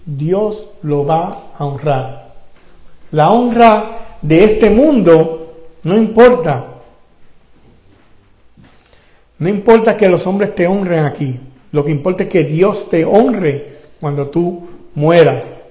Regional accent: Puerto Rico; porque yo soy puertorriqueño, hablo un inglés malo y ellos hablan alemán

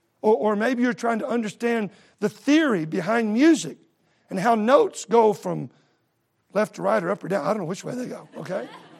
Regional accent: Texas, United States; I'm from Texas. I don't eat snails.

